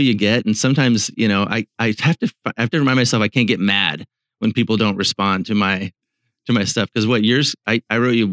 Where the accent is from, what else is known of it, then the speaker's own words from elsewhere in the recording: Virginia, United States; now in Seattle, United States; I'm in Seattle. I grew up in Virginia and went to William & Mary.